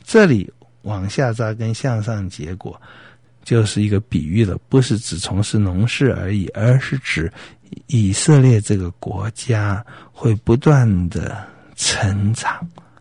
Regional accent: China; 我们中国人有的时候说心想事成啊，其实我们心想事很少成的

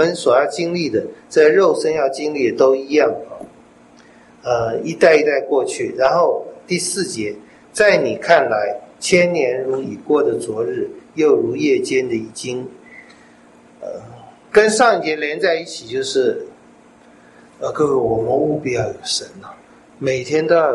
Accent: China

